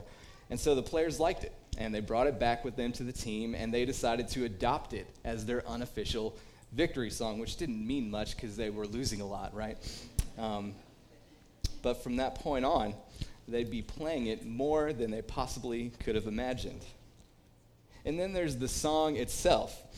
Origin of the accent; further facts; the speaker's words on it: Missouri, United States; You know, I've shared before about growing up in Missouri as a St. Louis Cardinals fan